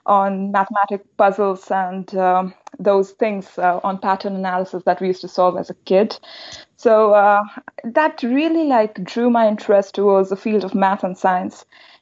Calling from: Seoul, South Korea; I'm doing great and I'm calling from Seoul right now.

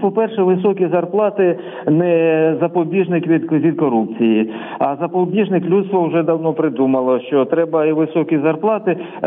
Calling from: Zhytomyr, Zhytomyr Oblast, Ukraine

